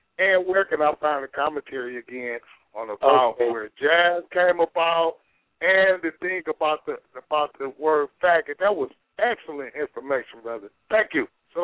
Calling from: Detroit, Michigan, United States; I'm calling from Detroit.

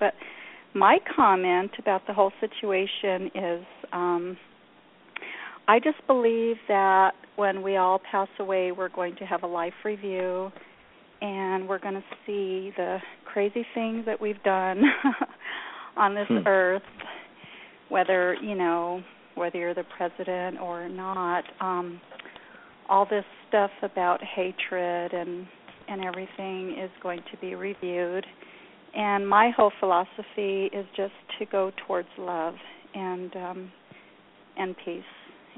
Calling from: New Mexico, United States; Oh, in New Mexico.

